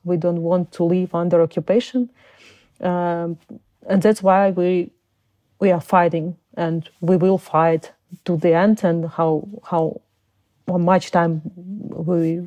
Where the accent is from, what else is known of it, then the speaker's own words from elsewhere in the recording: Uzbekistan; born there; English is a second language; also born or lived in Crimea; I was born in Soviet Union. I was born in Uzbekistan, and because people of my nation were terribly deported by Stalin, in order of Stalin, and then we came back to Crimea.